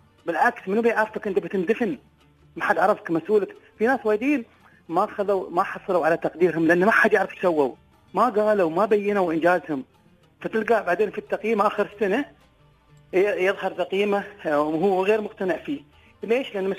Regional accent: United Arab Emirates; أنا أفتخر إماراتي

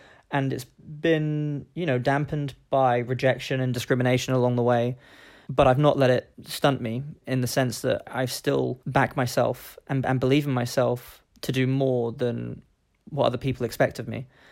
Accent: Kingston upon Thames, London, United Kingdom; I was born in Kingston Hospital, and, you know, it'll always be a very special place for me, because it's where I grew up

